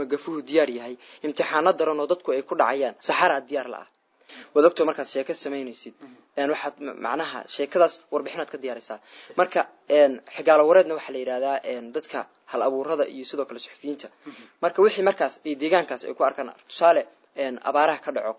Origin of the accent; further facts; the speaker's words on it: Labaar, Somali Region, Ethiopia; also born or lived in Mogadishu; waxaan ku dhashay 2006 Maarso magaalada Muqdisho waxaan dhankaasi waxaan wareegay deegaankayga oo ah magaalada Labaar ee gobolka Qorxi oo hoos tagta degmada Qabri Dahare dhanka barina uga aadan 75 km